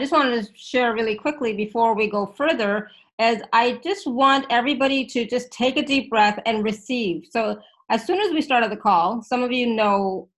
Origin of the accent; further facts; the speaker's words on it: India; They said meditating because I'm Indian, right? So that's what we do.